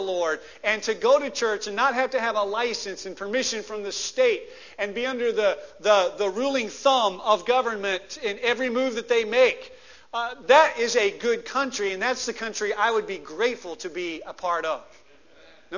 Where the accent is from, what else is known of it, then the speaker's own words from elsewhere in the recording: Lebanon, United States; I was proud to be from my hometown of Lebanon.